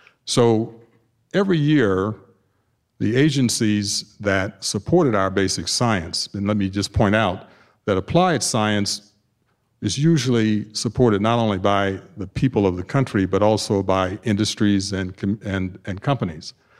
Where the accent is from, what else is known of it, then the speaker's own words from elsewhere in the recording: Tuskegee, Alabama, United States; This is important to me because I grew up, basically because I grew up in Tuskegee, Alabama, the Deep South.